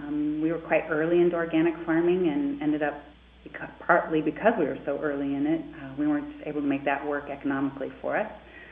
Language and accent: English; Nebraska, United States; I'm from Nebraska. I'm a fifth-generation farm owner and operator from Nebraska in southeast Nebraska.